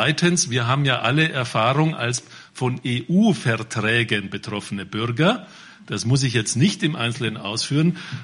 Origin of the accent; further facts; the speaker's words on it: Munich, Bavaria, Germany; born there; Ich bin auch in München geboren